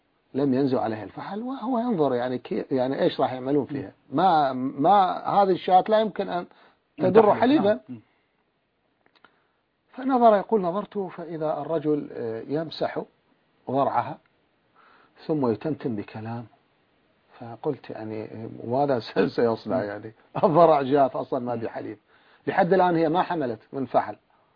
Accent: Iraq; وهو جد قبيلة كبيرة عندنا في العراق

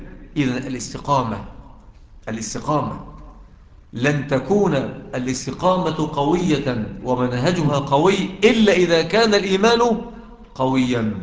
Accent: Mansoura, Dakahlia, Egypt; العمارة المايلة عندنا في المنصورة

